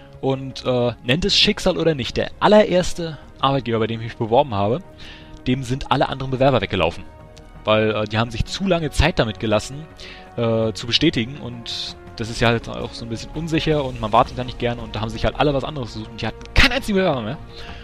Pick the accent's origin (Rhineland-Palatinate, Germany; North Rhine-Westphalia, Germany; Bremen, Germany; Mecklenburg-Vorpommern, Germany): Mecklenburg-Vorpommern, Germany; Rostock; Einraumwohnung hier gefunden in Rostock. Also ich bin hier quasi direkt wieder in meinem Wohnort, wo ich aufgewachsen bin.